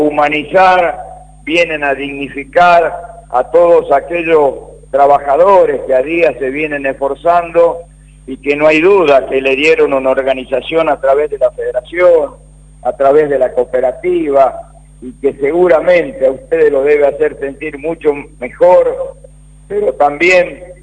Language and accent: Spanish; Tucumán, Argentina; como tucumanos